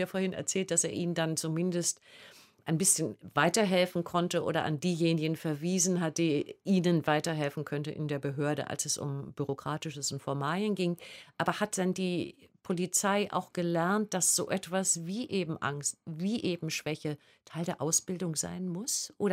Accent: Berlin, Germany; Also ich als Westberlinerin erinnere

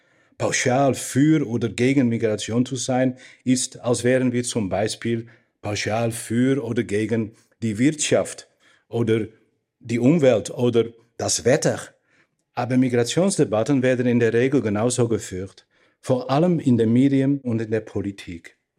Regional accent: Netherlands; accent: Dutch; German is a second language; Bitte verzeihen mir meine unvermeidlichen Aussprachefehler und meinen lustigen niederländischen Akzent.

